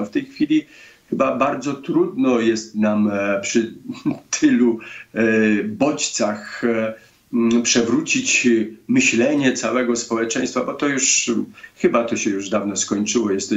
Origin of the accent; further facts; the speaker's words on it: Waksmund, Lesser Poland, Poland; Zawsze mówię, że jestem z Podhala, z Waxmunda, z małej wioski góralskiej